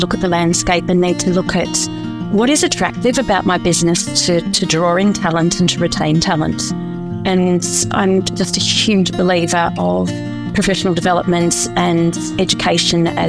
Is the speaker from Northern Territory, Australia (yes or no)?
no; Bendigo, Victoria, Australia; I guess I had a little bit of an insight growing up in Bendigo. Our family were growers and had some of the oldest vineyards in Bendigo.